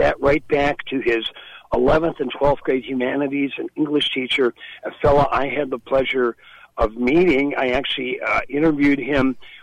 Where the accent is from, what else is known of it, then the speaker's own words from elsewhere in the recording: Virginia, Minnesota, United States; You know, I grew up in Virginia, Minnesota. You know that town.